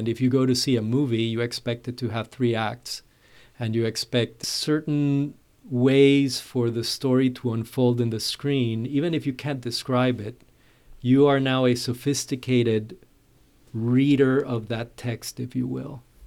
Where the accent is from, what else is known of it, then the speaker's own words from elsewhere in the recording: Panama; I was practicing in Panama, in my home country